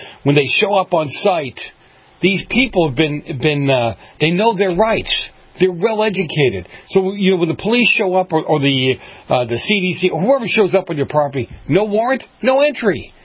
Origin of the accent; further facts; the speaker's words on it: United States; born there; I'm an American. I was born on this soil. I'm first generation American here, but I am very proud of my Italian heritage